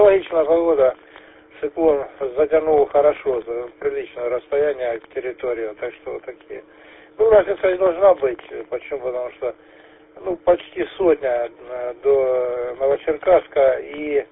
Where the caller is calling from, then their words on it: Krasnodon, Luhansk Oblast, Ukraine; Вот сейчас я работаю из Краснодонского, Михалинка.